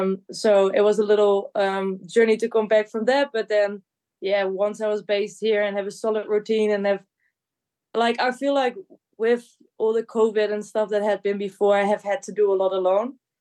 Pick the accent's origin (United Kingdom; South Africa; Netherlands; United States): Netherlands; first language Dutch; English is a second language; I'm from the Netherlands.